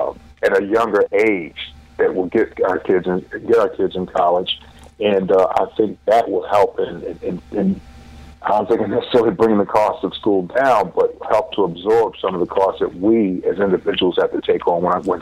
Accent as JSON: {"language": "English", "town": "Chesapeake", "region": "Virginia", "country": "United States", "tie": "born or raised there", "said": "I grew up down in Chesapeake, Virginia, down in the Tidewater area."}